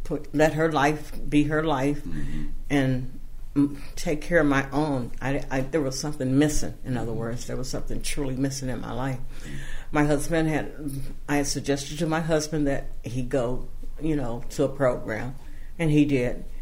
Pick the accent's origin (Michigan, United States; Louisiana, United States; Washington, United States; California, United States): California, United States; Fresno; I grew up in Fresno. I grew up in Fresno on the west side.